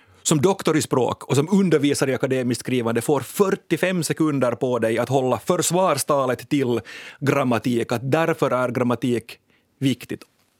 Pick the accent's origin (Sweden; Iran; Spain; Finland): Finland; Kvevlax, Ostrobothnia; jag kommer ju då från Österbotten, eller jag kommer från delar av Österbotten, Kvävlax, där jag var liksom största delen av min tid som skolelev. Inte särskilt mycket finska där.